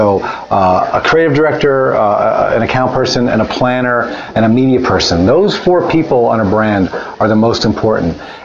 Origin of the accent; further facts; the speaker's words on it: New York, United States; Well, I grew up in New York, and all my buddies were going to be lawyers and doctors and, finance guys.